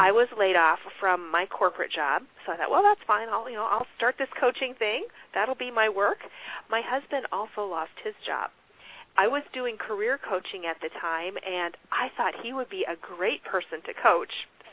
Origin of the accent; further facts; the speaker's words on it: Minnesota, United States; I grew up in Minnesota in a very little town with 1,200 people and no stoplights, so it was a very little town. I grew up on a farm